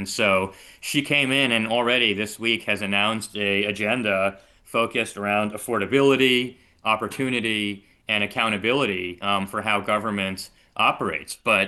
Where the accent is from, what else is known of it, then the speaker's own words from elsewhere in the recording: Takoma Park, Maryland, United States; Well, I come from Tacoma Park, which is a city of about 17 or 18,000 people